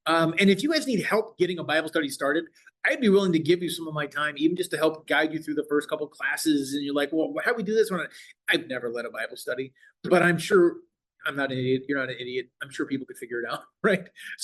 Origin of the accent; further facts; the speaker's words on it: Topeka, Kansas, United States; like I grew up in Topeka, we belong to St. Matthew Parish, but we very frequently would go to Most Pure Heart, or Christ the King, or Assumption, or whatnot